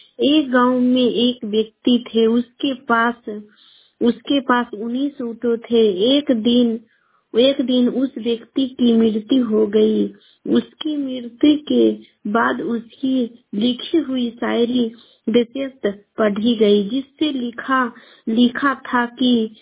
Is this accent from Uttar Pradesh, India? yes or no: no; Bihar, India; मैं गोवा से शेखपुरा से बोल रही हूँ, पटना जिला के रहने वाले हूँ।